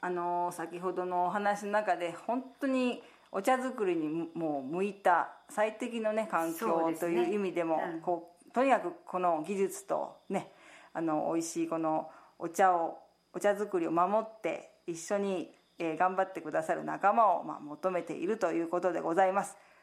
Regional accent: Shizuoka, Japan; 実は私は静岡出身なので

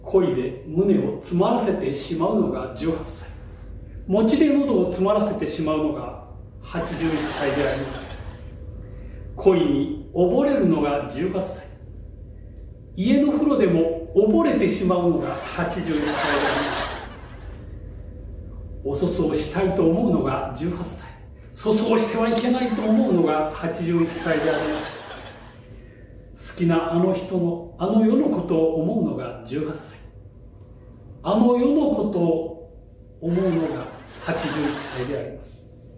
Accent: Maizuru, Kyoto, Japan; 舞鶴が生んだご当地芸人、

